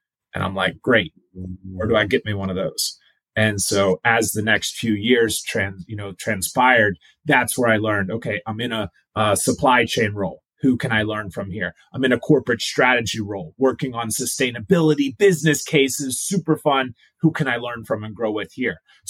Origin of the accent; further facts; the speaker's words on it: Butler, Pennsylvania, United States; Calling in from rural Western Pennsylvania. I grew up in Butler, PA. It's a little bit north of Pittsburgh, Pennsylvania.